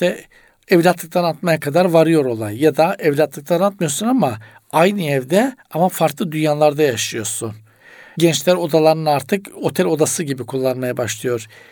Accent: Black Sea Region, Turkey; bizim Karadeniz'de darlanmak denir

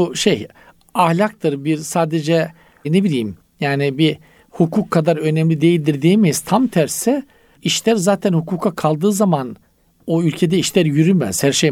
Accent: Black Sea Region, Turkey; Çok bizim Karadeniz'de darlanmak denir hocam.

